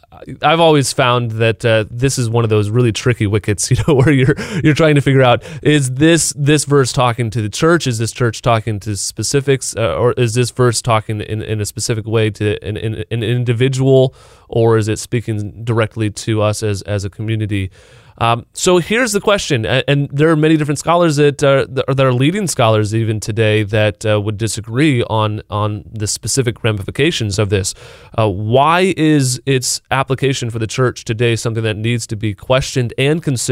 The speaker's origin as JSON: {"language": "English", "region": "Midwest", "country": "United States", "tie": "born or raised there", "said": "But now I'm in New England. I grew up in the Midwest. Now I'm in New England"}